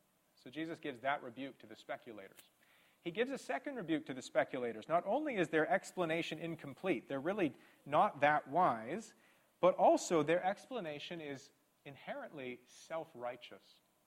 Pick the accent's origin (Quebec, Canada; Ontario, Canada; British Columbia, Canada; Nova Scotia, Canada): British Columbia, Canada; Surrey; A hurricane never hit my hometown of Surrey.